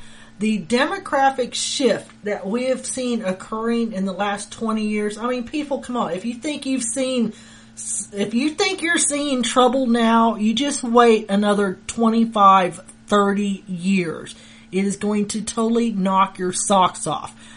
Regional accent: Tucson, Arizona, United States; born there; I was born in Tucson. It was a beautiful city. Still have a lot of family there.

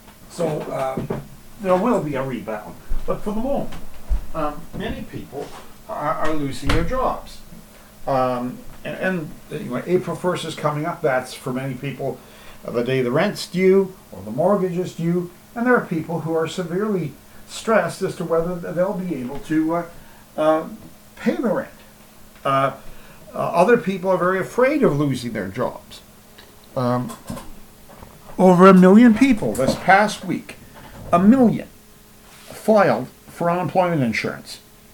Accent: Hamilton, Ontario, Canada; the police in my hometown here of Hamilton, Ontario.

